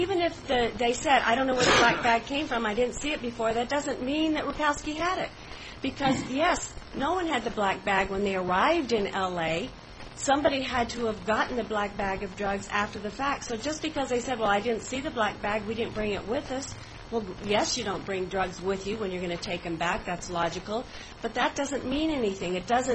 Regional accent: California, United States; I'm from Southern California. It's confusing.

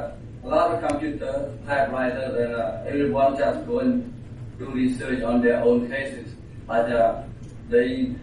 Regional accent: Cambodia; English is a second language; now in United States; I was born and raised in Cambodia. I attended school through a 12th grade. I came to the United States as a war refugee in 1988. I became a U.S. citizen in 1994.

